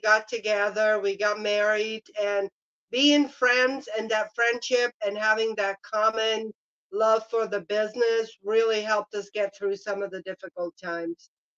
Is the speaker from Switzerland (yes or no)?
yes; Switzerland; now in United States; And I grew up in Switzerland, so I really, when I was growing up, I wasn't exposed to wrestling very much.